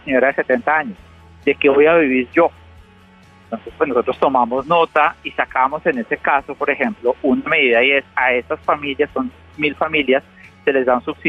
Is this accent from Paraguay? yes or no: no; Villavicencio, Meta, Colombia; born there; Mire, yo nací en Villavicencio. Mi familia ha vivido en Villavicencio por décadas, yo acá he venido siempre